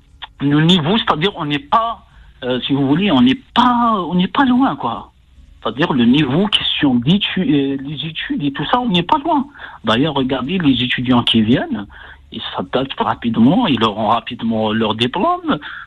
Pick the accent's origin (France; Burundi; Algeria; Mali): Algeria; Kabylie; Moi, je suis de la Kabylie.